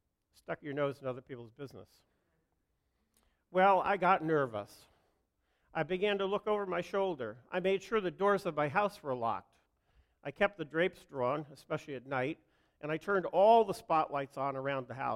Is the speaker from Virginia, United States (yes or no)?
no; New Jersey, United States; now in Tampa, United States; I didn't grow up in Tampa either. I'm from New Jersey.